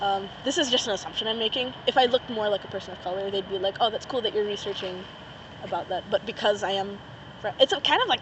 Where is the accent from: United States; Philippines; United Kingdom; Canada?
Philippines; People are actually surprised to see that I actually, like, grew up in the Philippines. I'm half Filipino.